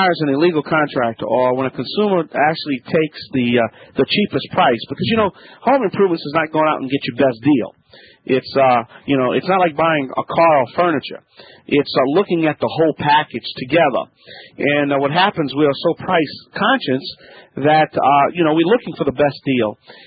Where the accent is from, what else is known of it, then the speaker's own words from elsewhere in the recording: Louisiana, United States; I'm the Cajun man from the Bayou Land.